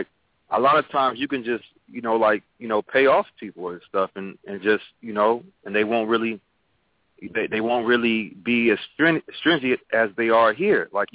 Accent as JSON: {"language": "English", "town": "Oakland", "region": "California", "country": "United States", "said": "I'm from Oakland."}